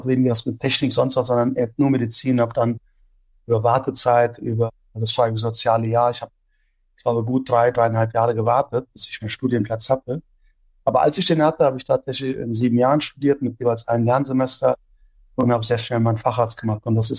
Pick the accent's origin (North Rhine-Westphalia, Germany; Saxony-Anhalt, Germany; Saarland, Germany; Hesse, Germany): Hesse, Germany; Offenbach; Aber an sich bin ich in Offenbach aufgewachsen, dort auch zur Schule und ja, einen sehr, sehr positiven Bezug ins Rhein-Main-Gebiet, ja.